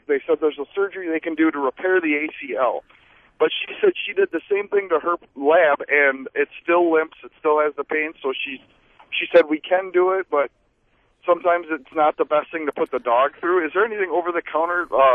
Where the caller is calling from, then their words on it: Eau Claire, Wisconsin, United States; I'm from Eau Claire.